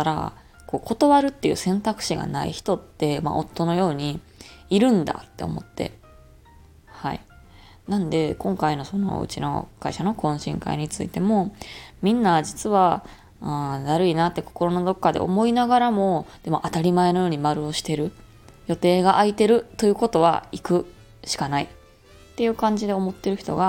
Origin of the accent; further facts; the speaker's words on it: Osaka, Japan; 今のところ私大阪から来たってのもあって